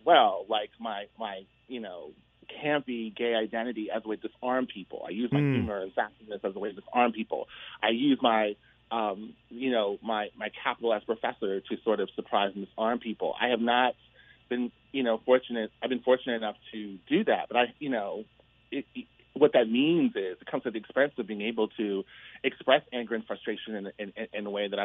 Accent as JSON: {"language": "English", "town": "Los Angeles", "region": "California", "country": "United States", "tie": "born or raised there", "said": "I grew up in Los Angeles."}